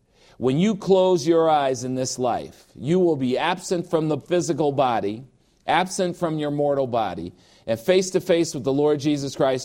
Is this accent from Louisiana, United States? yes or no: no; Chicago, Illinois, United States; I was back in Chicago this week in my hometown.